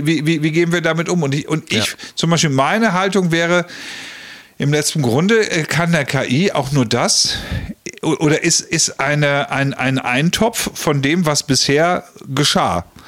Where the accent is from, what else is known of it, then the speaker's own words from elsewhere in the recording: Germany; So, und was wir als Deutsche natürlich haben, ist, wir wollen es immer echt haben.